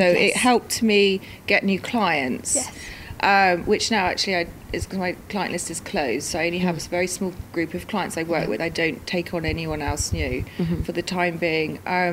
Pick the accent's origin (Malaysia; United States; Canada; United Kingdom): United Kingdom; London; moved away; I was born and bred in London